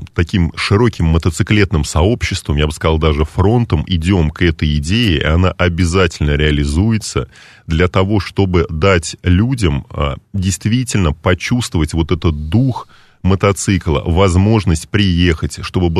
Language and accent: Russian; Samara, Samara Oblast, Russia; В Самаре, в моем родном городе.